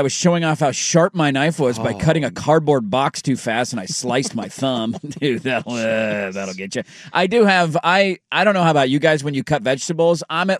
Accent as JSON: {"language": "English", "town": "Bend", "region": "Oregon", "country": "United States", "tie": "born or raised there", "lives_now": "Newport, United States", "said": "Born and raised in Bend. I live in Newport now."}